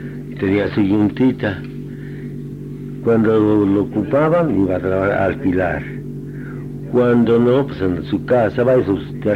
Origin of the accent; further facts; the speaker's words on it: Ameca, Jalisco, Mexico; born there; Aquí en Ameca, Meca.